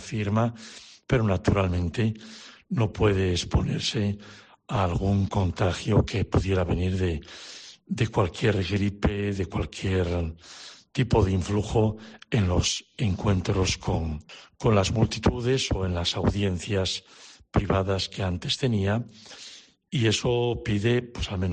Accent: Asturias, Spain; now in Rome, Italy; Tendré la oportunidad de estar el Domingo de Ramos en mi pueblo, en Asturias.

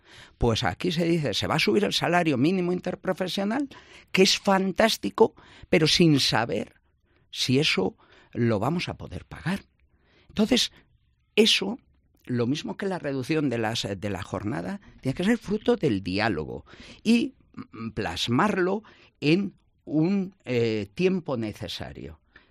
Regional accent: Castile and León, Spain; que se vayan a mi tierra, tierra de Campos

